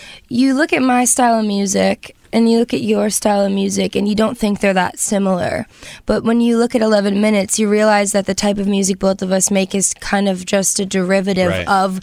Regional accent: New Jersey, United States; It's like, I'm growing up in Jersey

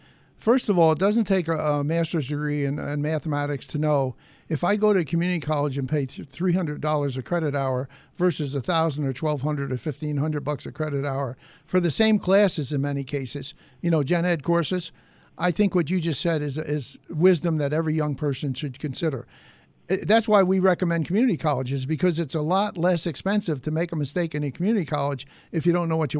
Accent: Rochester, New York, United States; Now, I come from Rochester, and we've got some great high schools there.

